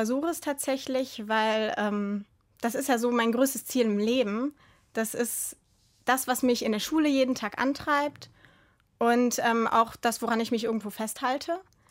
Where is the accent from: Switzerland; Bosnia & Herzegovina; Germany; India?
Germany; born there; also born or lived in Italy; Ich bin in Deutschland geboren, genau.